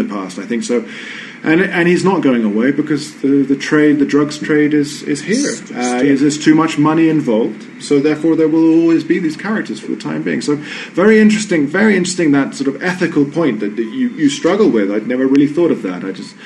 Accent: England, United Kingdom; I was born and raised in England, so therefore in Colombian minds, I'm a hooligan.

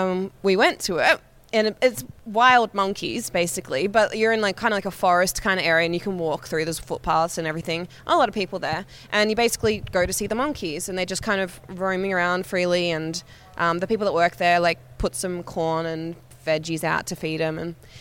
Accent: Australia; even though I'm from Australia.

